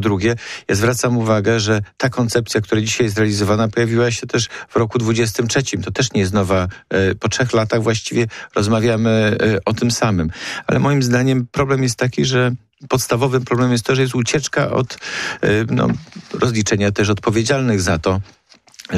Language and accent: Polish; Poznań, Greater Poland Voivodeship, Poland; Żaden obiekt, z którego będziemy jako poznaniacy mogli być dumni, żaden funkcjonalny obiekt tutaj nie powstanie